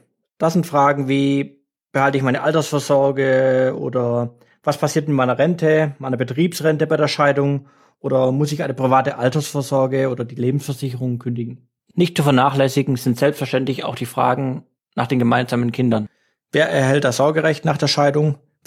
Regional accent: Baden-Württemberg, Germany; accent: Swabian; Sie haben sicherlich bereits an meinem Dialekt gemerkt, dass auch ich meine schwäbischen Wurzeln nicht ganz verstecken kann.

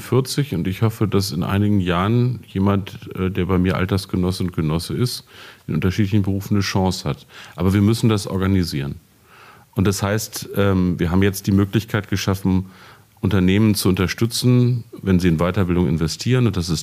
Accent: Peine, Lower Saxony, Germany; wenn ich meine alte Schule, meine Heimat in Peine besuche

